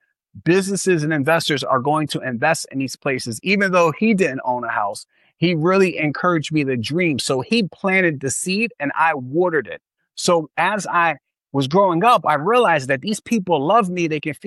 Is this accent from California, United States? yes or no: no; Philadelphia, Pennsylvania, United States; So I grew up in Philadelphia. My mother raised seven children on welfare. We moved about 18 times before I turned 18.